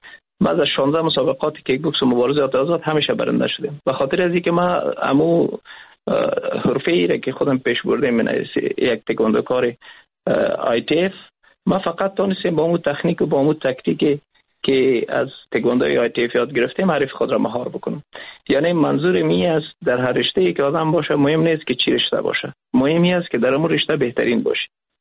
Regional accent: Afghanistan; ما افغان هستیم

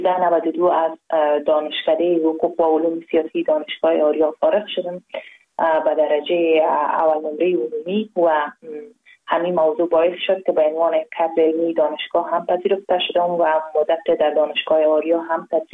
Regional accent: Afghanistan; also born or lived in Pakistan; ما دوباره از افغانستان آمدیم و به وطن از پاکستان به وطن خود برگشتیم. مکتب در افغانستان تمام کردم.

